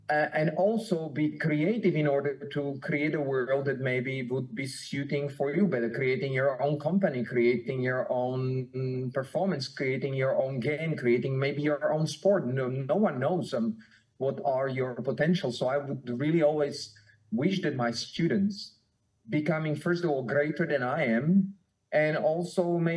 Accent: Slovakia; English is a second language; I am coming from Slovakia. I was growing in a very mountainary kind of landscape. So I was in the mountains a lot

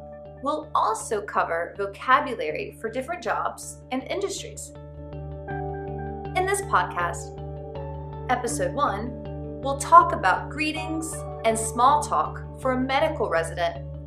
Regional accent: Madrid, Community of Madrid, Spain; I'm from Madrid. Have you ever been there?

